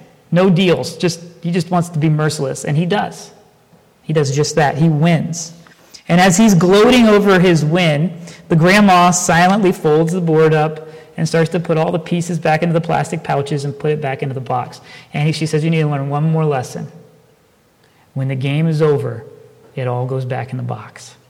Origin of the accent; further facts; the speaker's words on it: Dayton, Ohio, United States; They were from my hometown of Dayton, right?